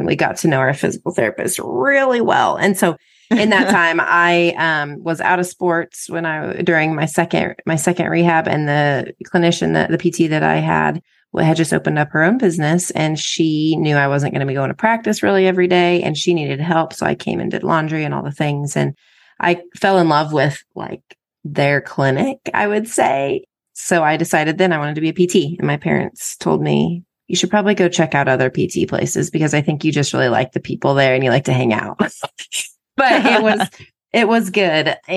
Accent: Abilene, Kansas, United States; Well, I am from Abilene, Kansas, born and raised, and I came back and I live here today, right now.

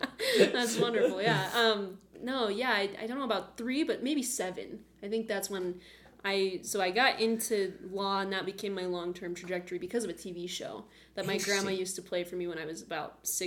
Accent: Cedar Hills, Utah, United States; also born or lived in American Fork; I'm initially from American Fork, Utah.

